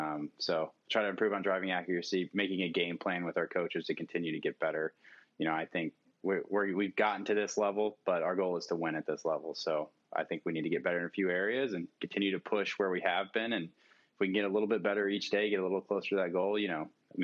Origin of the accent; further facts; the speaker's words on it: Texas, United States; I grew up in the Texas area.